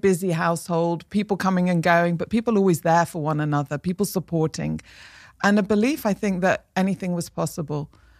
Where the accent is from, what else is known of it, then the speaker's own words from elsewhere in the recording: Manchester, North West England, United Kingdom; Yeah, So I grew up in Manchester.